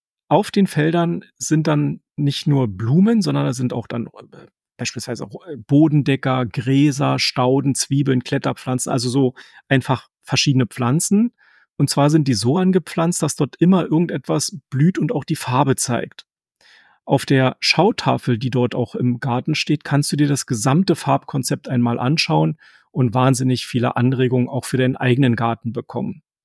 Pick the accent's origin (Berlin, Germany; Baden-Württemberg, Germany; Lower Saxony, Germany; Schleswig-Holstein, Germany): Berlin, Germany; So, und nun geht am Ende der Folge wie immer ein kleiner Gruß in meine Heimatstadt Berlin.